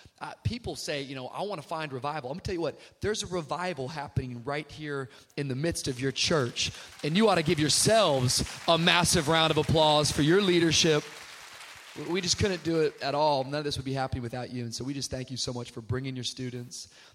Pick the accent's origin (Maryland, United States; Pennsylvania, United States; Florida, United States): Florida, United States; Miami; I come from Miami, Florida. It's where Jesus has been living, if you've been wondering.